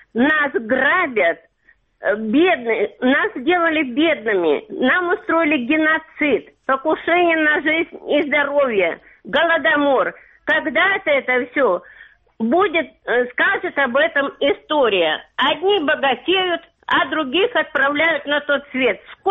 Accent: Mariupol, Donetsk Oblast, Ukraine; Я із Маріуполя

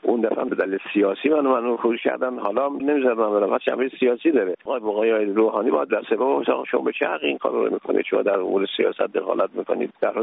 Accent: Iran; آقا من یه ایرانی هستم

